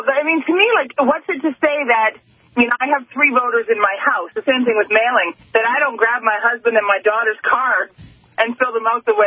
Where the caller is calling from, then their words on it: Canada; Well, I'm calling from Canada to tell you a little bit about how we vote early here.